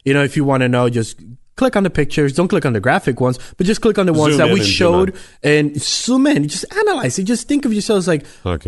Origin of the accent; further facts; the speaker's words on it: United States; as an American, I feel like we just need to know everything that happened